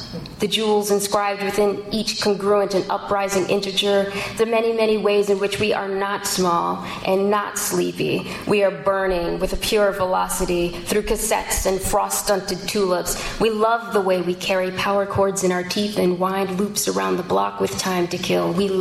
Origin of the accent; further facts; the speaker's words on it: Ohio, United States; I grew up in Ohio where we don't have the ocean or riptides, and so I never knew how to negotiate those kinds of things until I came here.